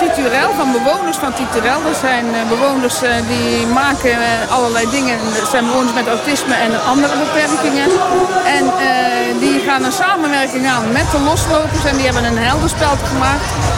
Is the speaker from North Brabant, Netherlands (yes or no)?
yes; Ossendrecht, North Brabant, Netherlands; Nee, wij komen uit Ossendrecht.